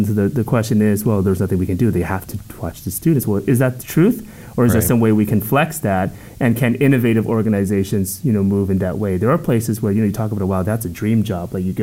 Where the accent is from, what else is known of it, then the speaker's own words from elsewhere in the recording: California, United States; So I was born and raised in California. As you know, our labor market is national, so my work brought me here.